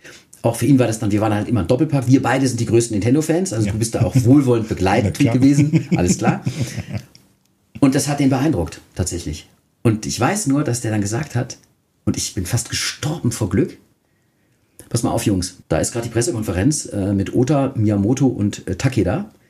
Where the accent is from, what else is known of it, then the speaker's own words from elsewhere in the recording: Klingelbach, Rhineland-Palatinate, Germany; wir kommen aus Klingelbach, so, also heißt das Dorf, aus dem ich damals kam.